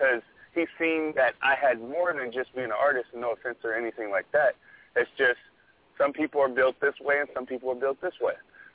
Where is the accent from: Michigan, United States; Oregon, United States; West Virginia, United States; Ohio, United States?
Oregon, United States; Portland; I'm from Portland, Oregon, but I traveled to California, New York, Switzerland.